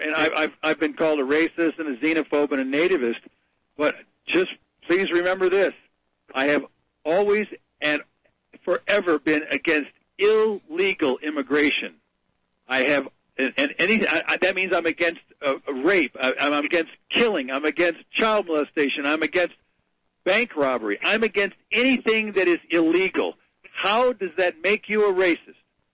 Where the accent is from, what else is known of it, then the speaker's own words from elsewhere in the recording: United States; I never, ever call myself a German, Swedish American. That is so alien to me. I am an American. I bleed red, white, and blue. I'm a service brat. I lived on a base with my father as a U.S. Marine my whole life.